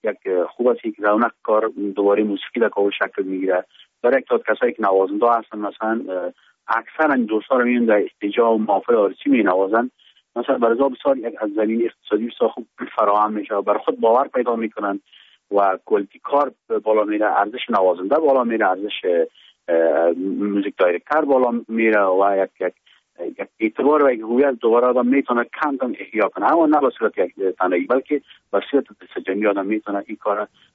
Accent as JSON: {"language": "Persian", "country": "Afghanistan"}